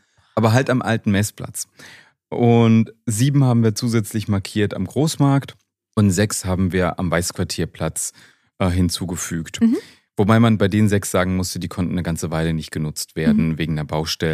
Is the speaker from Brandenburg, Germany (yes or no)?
no; Rhineland-Palatinate, Germany; born there; als gebürtiger Pfälzer